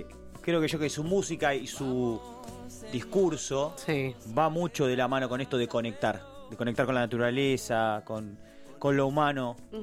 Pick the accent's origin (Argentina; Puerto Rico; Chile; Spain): Argentina; La Plata, Buenos Aires Province; mi adolescencia estaba atravesada por … Y acá en La Plata tocaba mucho en esa época cuando éramos chicos.